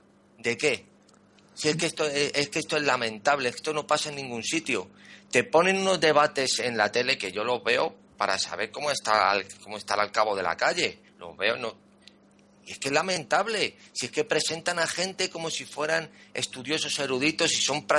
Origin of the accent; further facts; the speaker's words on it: Spain; yo vivo en España, me crié en España